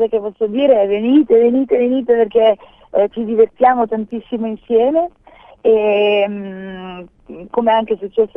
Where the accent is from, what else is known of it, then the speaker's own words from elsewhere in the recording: Switzerland; sono svizzera e quindi sono cresciuta in un ambiente che mi ha insegnato che per ottenere delle cose nella vita devi davvero lottare.